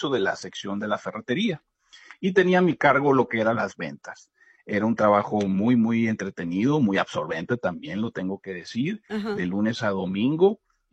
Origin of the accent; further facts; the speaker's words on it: Caborca, Sonora, Mexico; moved away as an adult; now in Phoenix, United States; llegué a la región de Phoenix, a la zona metropolitana de Phoenix, en calidad de estudiante internacional.